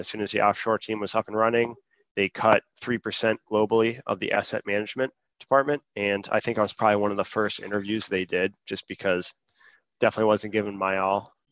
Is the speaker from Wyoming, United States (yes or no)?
no; Connecticut, United States; born there; now in Ohio, United States; I was born in Connecticut. And then came to Ohio to attend the Ohio State University